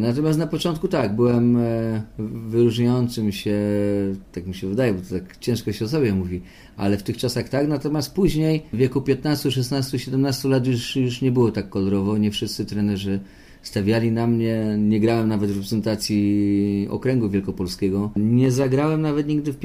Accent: Poznań, Greater Poland Voivodeship, Poland; wychowałem się na Grunwaldzie, praktycznie na ulicy Rycerskiej, niedaleko stadionu Lecha

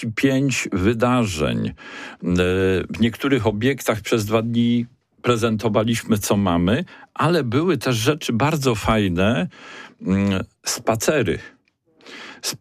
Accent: Poznań, Greater Poland Voivodeship, Poland; To jest takie, my jako poznaniacy nie umiemy się chwalić.

